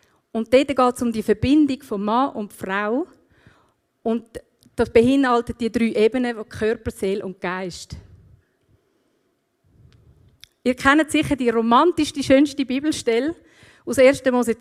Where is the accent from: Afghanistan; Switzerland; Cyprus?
Switzerland; wir sind Schweizer und Gott weiss das auch und hat es mit einberechnet, ist kein Problem für ihn.